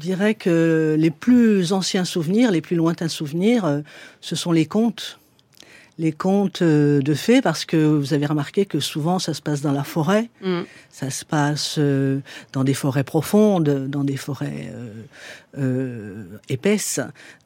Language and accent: French; Saint-Claude, Bourgogne-Franche-Comté, France; born there; je suis née dans le Haut-Jura, mais dans une petite ville ouvrière de fond de vallée, un peu sombre.